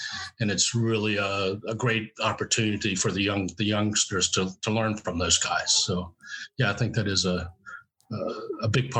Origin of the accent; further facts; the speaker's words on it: Virginia, United States; I'm originally from Virginia. It's what they call Southside Virginia, which is tobacco farming country, actually.